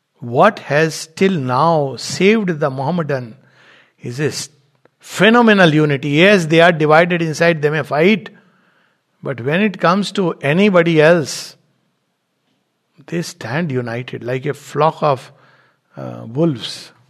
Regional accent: India; I am an Indian.

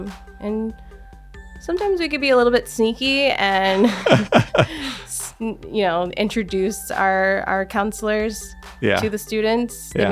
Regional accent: Vacaville, California, United States; also born or lived in Fremont; Well, I grew up in Vacaville.

